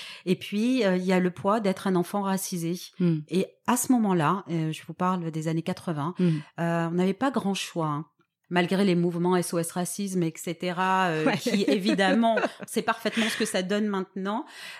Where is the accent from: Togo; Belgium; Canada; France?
France; Toulon, Provence-Alpes-Côte d'Azur; j'ai 42 ans, c'est 42 années. Alors, moi, je viens de Toulon, donc d'accord. qui est une ville que tout le monde connaît près de Marseille. Je suis l'aînée de 7 enfants, donc de parents maghrébins.